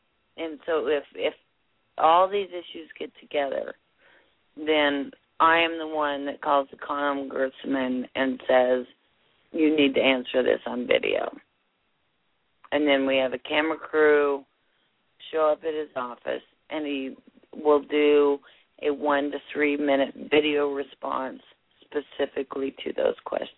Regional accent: East Coast, United States; I tend to talk too much. I'm from the East Coast. I'll talk until someone shuts me up.

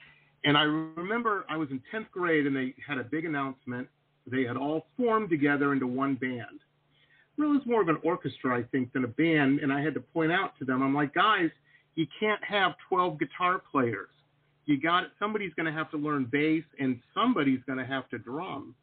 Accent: Detroit, Michigan, United States; I grew up in Metro Detroit.

